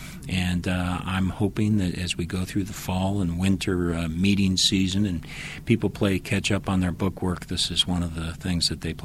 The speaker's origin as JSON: {"language": "English", "region": "South Dakota", "country": "United States", "said": "the acceptance rates are different in my home state of South Dakota than they are in Utah"}